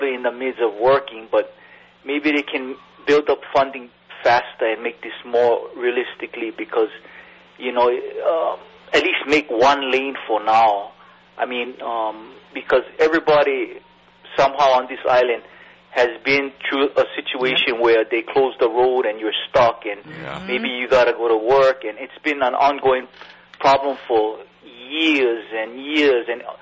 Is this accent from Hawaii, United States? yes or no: yes; Wailuku, Hawaii, United States; I have never left this island. I live here all my life. I've never been to the mainland. And I've seen the growth. I'm a plantation boy. I grew up in Wailuku-Shuga, and I grew up on a camp